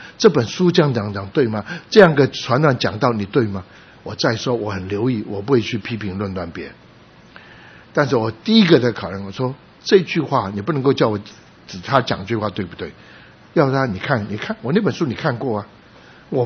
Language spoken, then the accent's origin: Chinese; Shunde, Guangdong, China; 还有广东一个特别，我们这个顺德人，我们也喜欢叫豆豉